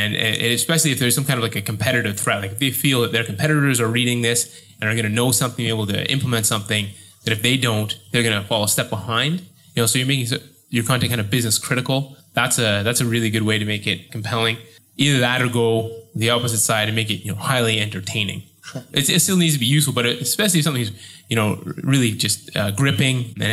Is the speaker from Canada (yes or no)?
yes; Canada; now in Hong Kong; So I'm originally from Canada, living here in Hong Kong for about 6 years